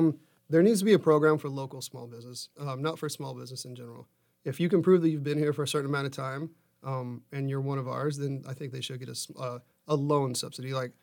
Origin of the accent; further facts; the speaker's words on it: Texas, United States; now in Wilmington, United States; Well, I'm from Texas, so people are going to love or hate this answer.